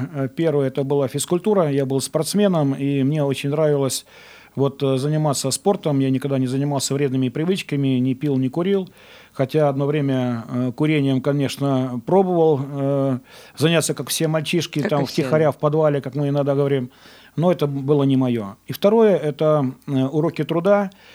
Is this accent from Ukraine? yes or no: no; Belarus; вроде я сам родом из Беларуси, и вот по, так сказать, можно сказать, по родным языкам, по родной литературе я получал очень плохие оценки, у меня было очень плохо с произношением. У нас поселок, в общем-то, весь русский, все говорят на русском языке